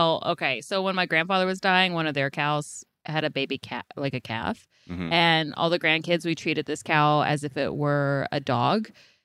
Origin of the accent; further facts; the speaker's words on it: Texas, United States; So I went to like my hometown's Craigslist in Texas because it would just be cheaper.